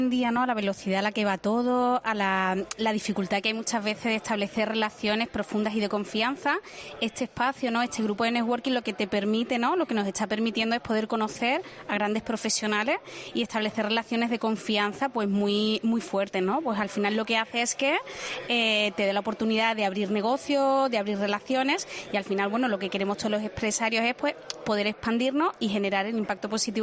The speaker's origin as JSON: {"language": "Spanish", "region": "Andalusia", "country": "Spain", "lives_now": "Cáceres, Spain", "said": "Para mí, que soy andaluza y que acabo de aterrizar en Cáceres"}